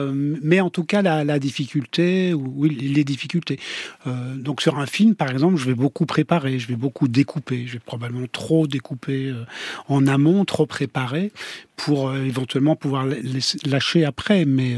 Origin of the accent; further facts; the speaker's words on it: Wallonia, Belgium; Non, ce n'était pas Namur, c'était la campagne, c'était la province de Namur. Je suis né à Namur, mais j'ai grandi dans la campagne, quoi.